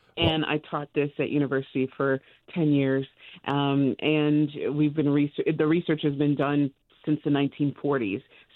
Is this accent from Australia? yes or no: no; Trinidad & Tobago; also born or lived in Costa Rica; I personally grew up on five continents in seven cultures.